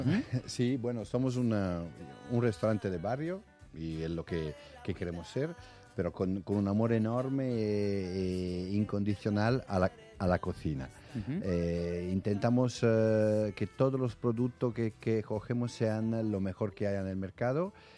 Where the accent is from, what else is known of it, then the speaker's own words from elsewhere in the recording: Italy; Spanish is a second language; now in Spain; Bueno, yo soy italiano, pero llevo ya 25 años